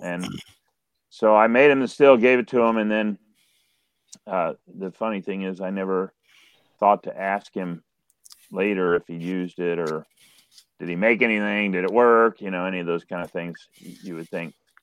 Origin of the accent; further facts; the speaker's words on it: Florida, United States; now in Kentucky, United States; You know, I came to Kentucky. I grew up in South Florida. I came here in 1980.